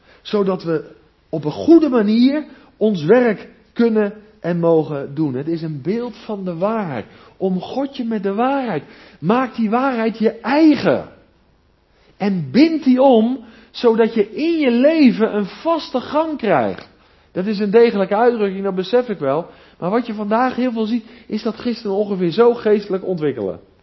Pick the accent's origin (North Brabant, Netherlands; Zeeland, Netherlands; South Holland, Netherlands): South Holland, Netherlands; ik kom uit het Westland, glastuinbouw